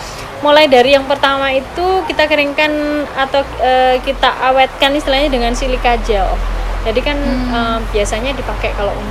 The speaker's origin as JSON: {"language": "Indonesian", "town": "Batu", "region": "East Java", "country": "Indonesia", "said": "itu malah bisa membantu petani Kota Batu. Jadi bayangkan efeknya itu udah sampai seluruh petani di desa saya lah minimal."}